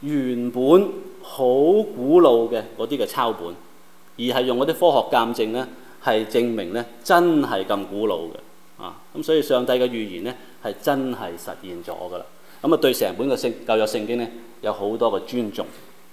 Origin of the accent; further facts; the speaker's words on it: China; 这件是世界性的事，是跟我们中国人有关系的，所以我们重温一点中国人的历史